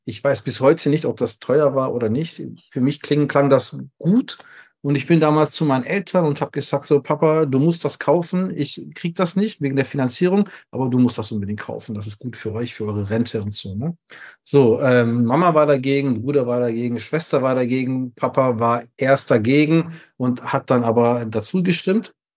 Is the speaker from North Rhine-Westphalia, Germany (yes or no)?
no; Stuttgart, Baden-Württemberg, Germany; Ich komme aus Süddeutschland, genauer gesagt aus Stuttgart.